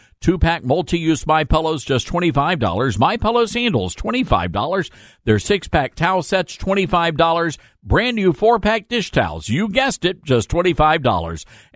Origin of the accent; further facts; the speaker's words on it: the South, United States; we're all from the South. And we do things a little different down here.